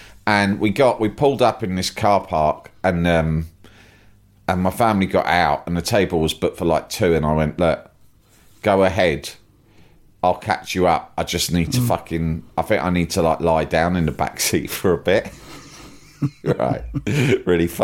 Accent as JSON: {"language": "English", "region": "London", "country": "United Kingdom", "said": "if you come to London, right, as a Londoner, I'm going to tell you how to speak about London."}